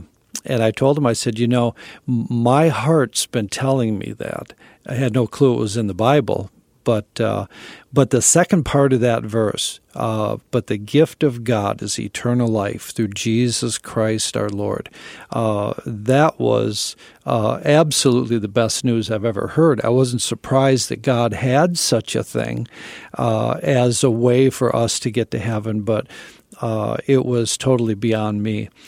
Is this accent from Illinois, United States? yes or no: no; Oshkosh, Wisconsin, United States; I was raised in Oshkosh, Wisconsin, but had no clue of the gospel at all.